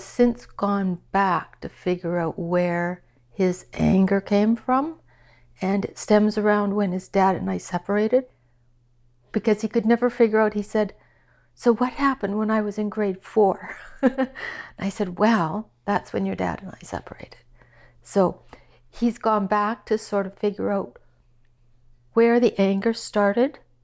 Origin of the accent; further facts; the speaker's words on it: Saskatchewan, Canada; I grew up in Saskatchewan, small town of 100 people, farming community down by the Manitoba-US border. I had a pretty happy childhood. My dad died when I was 13, and so my mom and I moved to Regina.